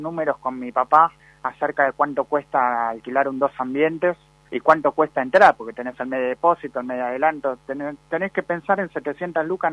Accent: Buenos Aires, Argentina; Yo soy de Buenos Aires y acá puedo ver que el narcotráfico es un negocio redondo

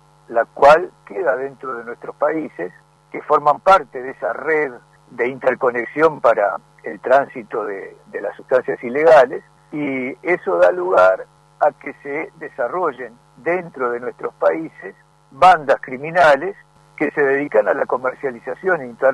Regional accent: Montevideo, Uruguay; now in Argentina; Sí, yo soy de Montevideo, pero resido acá, o sea, viajo permanentemente al Uruguay.

